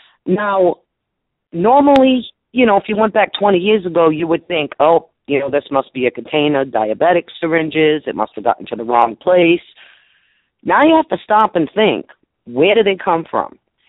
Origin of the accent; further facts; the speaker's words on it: Massachusetts, United States; River, Mass again. As everybody knows, I bring up Fall River quite frequently. It's the city that's adjacent to my hometown.